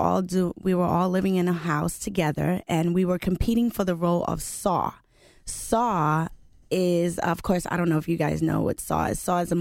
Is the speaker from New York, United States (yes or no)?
yes; New York, United States; I went back home the other day to my hometown in New York